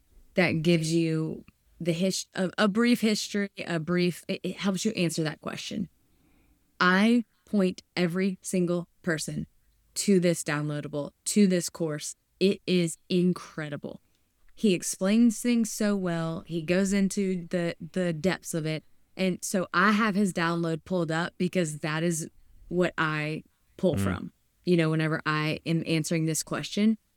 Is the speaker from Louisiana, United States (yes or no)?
yes; Louisiana, United States; We're Cajun. What was it? We're Cajun.